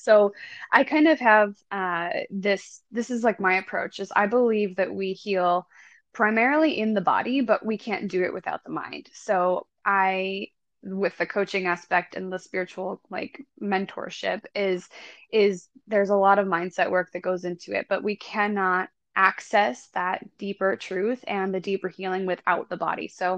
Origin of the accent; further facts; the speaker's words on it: Buffalo, New York, United States; now in Redondo Beach, United States; I'm originally from Buffalo, New York, and I moved to, LA, and now I'm in Redondo Beach 6.5 years ago.